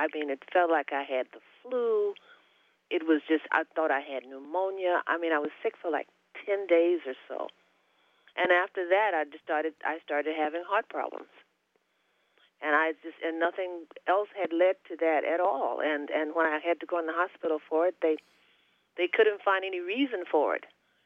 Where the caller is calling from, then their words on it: New York, United States; Hi, I'm calling from New York.